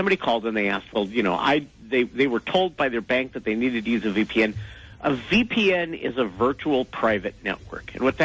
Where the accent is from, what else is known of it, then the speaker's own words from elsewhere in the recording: Huntington Beach, California, United States; That's my hometown of Surf City, but I'm talking to you from Seattle.